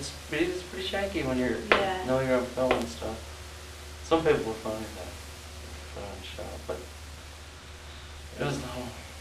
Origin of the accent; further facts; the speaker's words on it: Big Spring, Texas, United States; Up in West Texas. Big Spring.